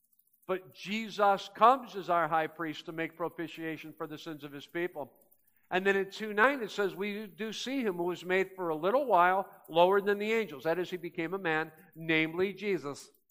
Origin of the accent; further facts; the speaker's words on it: Ohio, United States; There was a time when I identified as a Cleveland Browns fan. I grew up in Ohio.